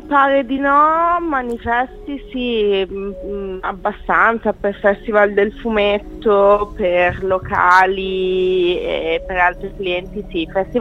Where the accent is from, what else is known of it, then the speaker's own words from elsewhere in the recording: Bologna, Emilia-Romagna, Italy; nel senso che io sono bolognese